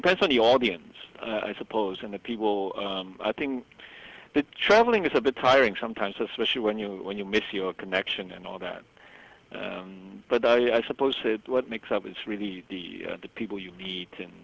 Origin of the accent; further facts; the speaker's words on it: Penang, Malaysia; Don't forget, I'm from an island. I'm from Penang.